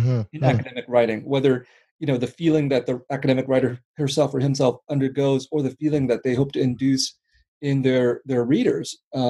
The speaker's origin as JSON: {"language": "English", "country": "United States", "tie": "born or raised there", "said": "my exposure to the Vietnam War growing up in the United States was partly through the stories of the Vietnamese refugee community and my parents"}